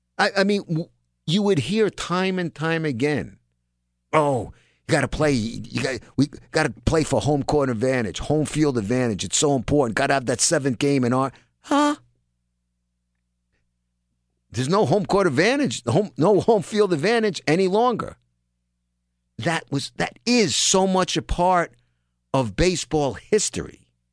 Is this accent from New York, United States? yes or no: yes; New York, United States; I'm a New Yorker, raised in New York. Grew up with black friends, brown friends, yellow friends, white friends, all kinds of friends.